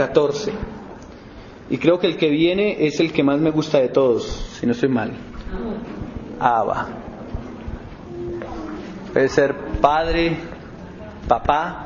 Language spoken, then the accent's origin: Spanish; Colombia; lo que nosotros como colombianos especialmente entendemos por paz.